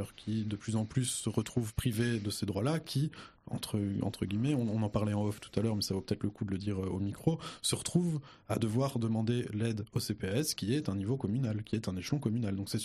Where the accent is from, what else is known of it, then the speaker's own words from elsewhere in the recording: France; Je pense à la France, parce que je suis français qui trie aussi